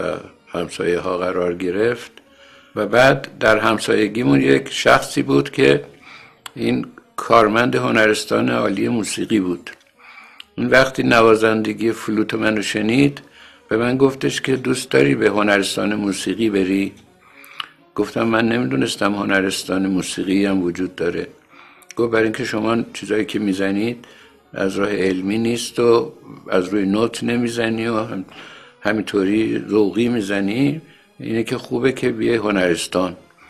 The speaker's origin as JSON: {"language": "Persian", "town": "Tehran", "region": "Tehran Province", "country": "Iran", "tie": "born there", "said": "در روز 28 شهریور 1303 در تهران در ناحیه اودلاجان به دنیا آمدم"}